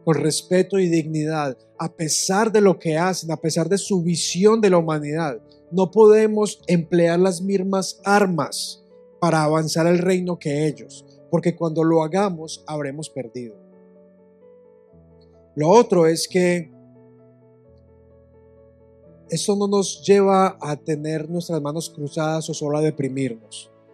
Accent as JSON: {"language": "Spanish", "country": "Colombia", "said": "Por lo menos en mi país decimos, si en Estados Unidos llueve, en Colombia no escampa."}